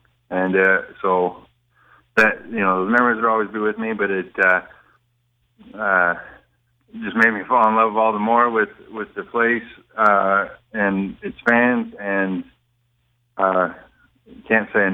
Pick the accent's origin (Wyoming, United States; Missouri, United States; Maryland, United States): Wyoming, United States; Gillette; I'm from the prairies. I'm from Gillette, Wyoming. Coal mines, methane, gas, oil, and lots of prairie and desolate.